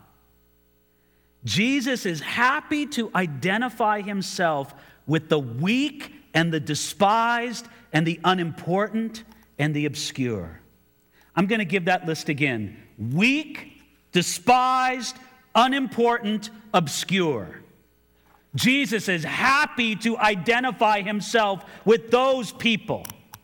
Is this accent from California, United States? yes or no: yes; Rialto, California, United States; No disrespect to any of my Rialto brethren, but I'd rather feel like I'm from a cooler place like Ventura than a place like Rialto.